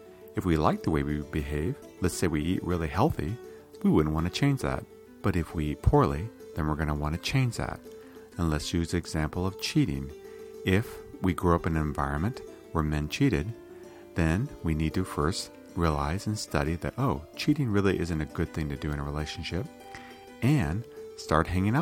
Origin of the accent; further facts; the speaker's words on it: Iowa, United States; I grew up in Iowa, as many of you know, and in Iowa, there's a tendency